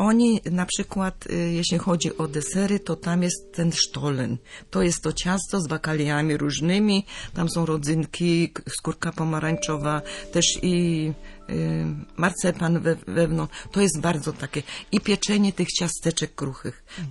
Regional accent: Hesse, Germany; ja jestem ze środkowej Niemiec, z Hesji

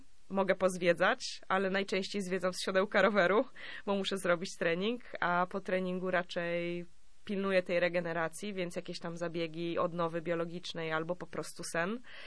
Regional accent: Gdańsk, Pomeranian Voivodeship, Poland; I tak, jestem gdańszczanką i tak naprawdę całe życie miałam wsparcie miasta.

